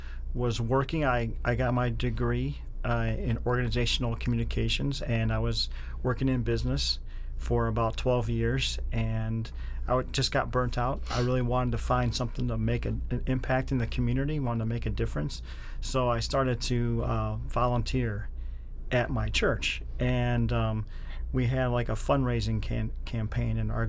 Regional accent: Parma, Ohio, United States; now in Medina, United States; I was born and raised here in Northeast Ohio, born and raised in Parma, Ohio. I currently live down in Medina, but just a Cleveland person, my entire born and raised here in the area.

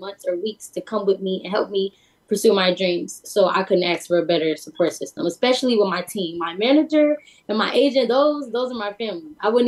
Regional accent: Chicago, Illinois, United States; But growing up in Chicago, I'm African American, I'm a black girl, and so it's a little hard.

